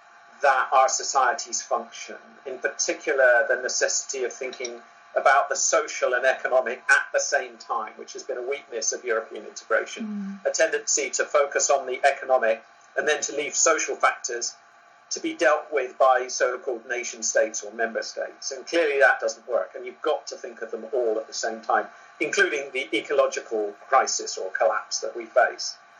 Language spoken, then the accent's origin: English; United Kingdom; now in Denmark; I am that sort of British guy in Denmark that can do that.